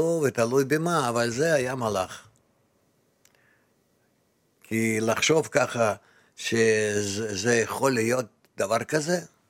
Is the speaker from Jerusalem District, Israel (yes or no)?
no; Rehovot, Central District, Israel; אז אמרתי לו, אנחנו מרחובות, רוצים ללמוד חומת הקבלה